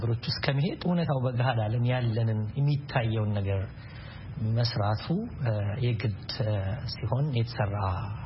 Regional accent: Addis Ababa, Ethiopia; born or raised there

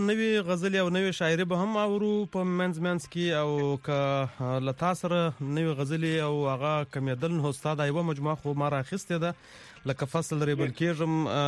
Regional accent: Khyber Pakhtunkhwa, Pakistan; accent: Khattak; که دا وایم د خټکو لهجه خو هم دا زما لهجه

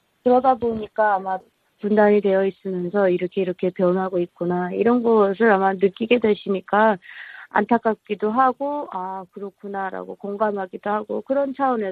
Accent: North Korea; now in South Korea; 북한 출신 유튜버로서

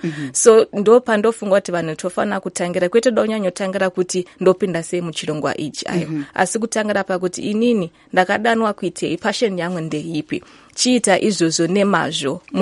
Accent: Harare, Zimbabwe; English is a second language; I'm from Zimbabwe, Harare.

